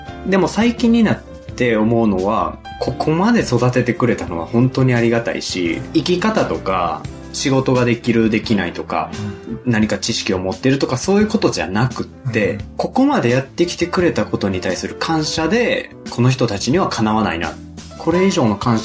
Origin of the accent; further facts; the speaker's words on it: Minoh, Osaka, Japan; もうずっと大阪生まれ大阪育ちで、生まれは箕面ですね。